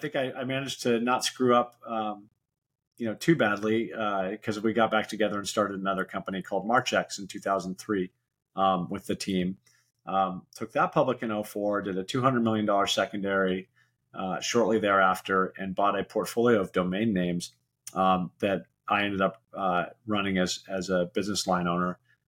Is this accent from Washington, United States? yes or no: yes; Seattle, Washington, United States; I'm born and raised in Seattle.